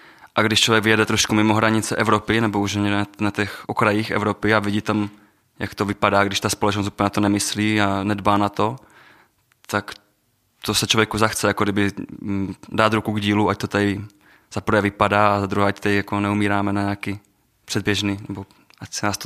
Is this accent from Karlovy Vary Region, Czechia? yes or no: no; Vyškov, South Moravian Region, Czechia; Já jsem od Vyškova